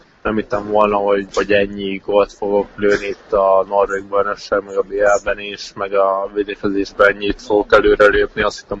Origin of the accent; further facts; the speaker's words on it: Hungary; mint magyar azért mindig a magyar csapattal akar játszani